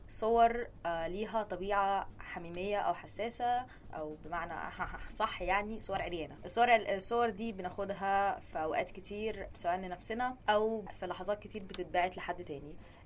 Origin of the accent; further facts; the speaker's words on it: Syria; ده بس انا سوري